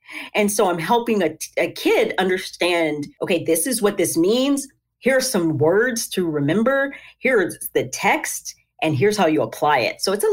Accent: Tennessee, United States; Yeah, so I am from Tennessee. That's where I live. And I live in the Nashville area.

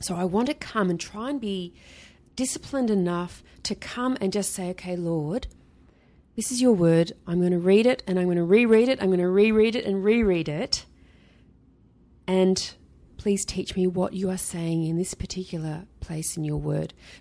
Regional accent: Sydney, New South Wales, Australia; And you know, I grew up in Sydney, and the ocean is a beautiful thing.

